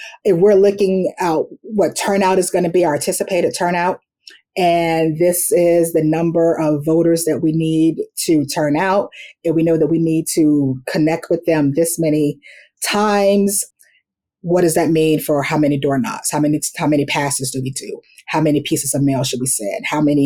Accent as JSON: {"language": "English", "region": "Florida", "country": "United States", "tie": "born or raised there", "said": "I started my career in the state legislature in my home state, Florida"}